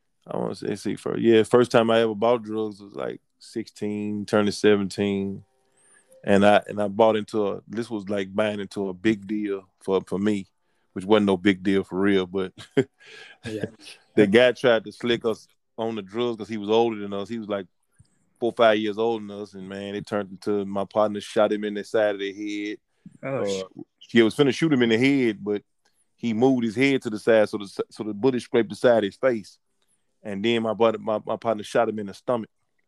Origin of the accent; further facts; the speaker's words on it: Memphis, Tennessee, United States; Yeah, I grew up in North Memphis, man. And North Memphis is like the inner part of the city.